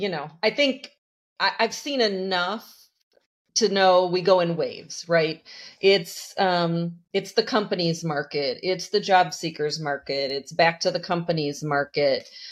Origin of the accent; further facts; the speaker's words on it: Detroit, Michigan, United States; now in Dallas, United States; I hail from Metro Detroit originally, but find myself in Dallas-Fort Worth.